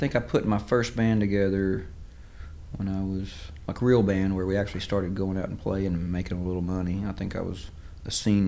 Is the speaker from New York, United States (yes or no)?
no; Georgetown, Texas, United States; born there; I'm from just outside of Austin. I was born in a town called Georgetown, which is just north.